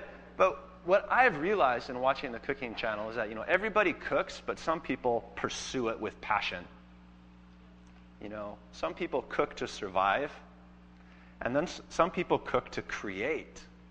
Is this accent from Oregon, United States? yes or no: yes; Oregon, United States; When I grew up in Oregon, in Southern Oregon, and we had a lot of these survivalists in Southern Oregon.